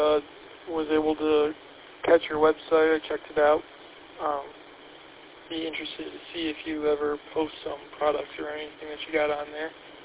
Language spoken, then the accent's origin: English; Redford, Michigan, United States; I'm from Redford, one city west of Detroit.